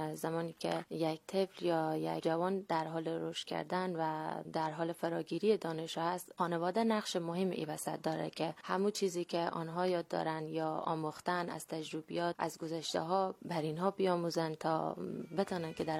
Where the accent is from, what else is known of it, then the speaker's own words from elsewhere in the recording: Afghanistan; first language Dari; زبان مادری ما دری هست و دری صحبت میکنم.